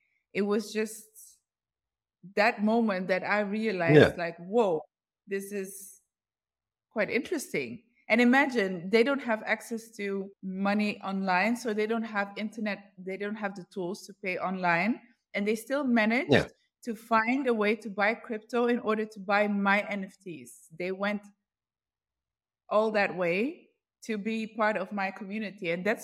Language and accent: English; Netherlands; And for a long time, I grew up in the West. I grew up in Netherlands.